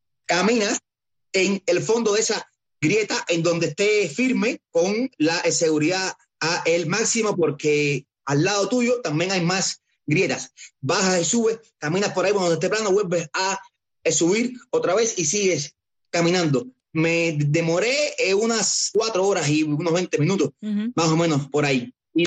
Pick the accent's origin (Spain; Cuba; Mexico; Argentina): Cuba; creo que soy el primer cubano que ha logrado rebasar los 6.962 metros que tiene el Aconcagua